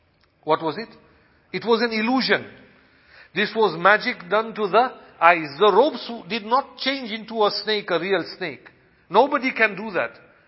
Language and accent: English; England, United Kingdom; And what is there to sniff me that I'm from England?